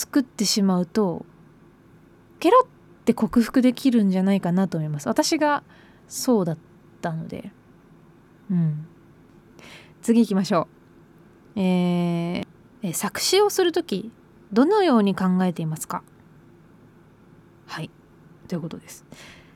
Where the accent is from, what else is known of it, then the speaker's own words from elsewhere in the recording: Kushima, Miyazaki, Japan; めちゃめちゃ地元が宮崎の、串間市っていう場所で、私の通ってた小学校中学校もすごく生徒数が少なくて、クラスメート5人とかだったので